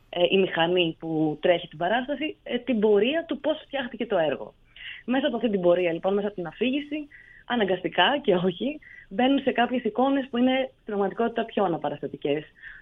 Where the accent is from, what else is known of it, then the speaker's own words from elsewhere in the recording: Western Greece, Greece; εγώ κατάγομαι από τη Δυτική Αχαΐα. Επομένως, μεγάλωσα ακριβώς μπροστά στη θάλασσα